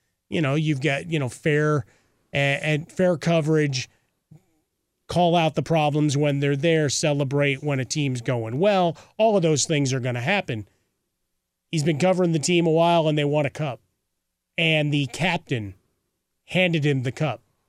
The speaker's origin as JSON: {"language": "English", "town": "Chicago", "region": "Illinois", "country": "United States", "said": "I'm a kid from Chicago. I love sports. I grew up watching Chicago teams."}